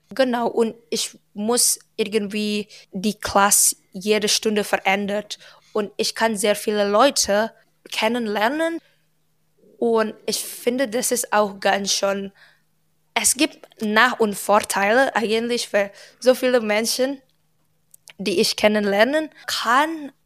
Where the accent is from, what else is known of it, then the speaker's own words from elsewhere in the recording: Indonesia; German is a second language; Ich komme aus Indonesien